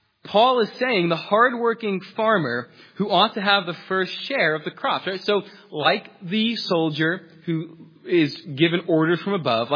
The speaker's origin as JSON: {"language": "English", "region": "New York", "country": "United States", "said": "I'm from New York, as most of you know."}